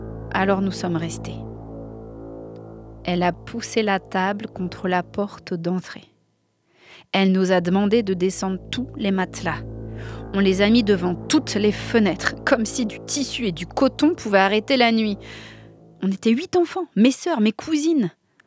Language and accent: French; Normandy, France; Moi, j'ai grandi en Normandie, dans un village avec un grand château juste à côté de chez ma grand-mère.